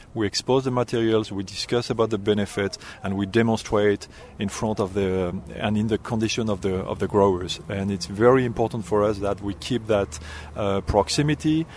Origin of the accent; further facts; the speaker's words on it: Brittany, France; moved away as an adult; also born or lived in Mexico; now in United States; I'm originally from France. I grew up in France, western part, in Brittany. And I've been working in different places in the world, in France, Mexico, and the United States lately.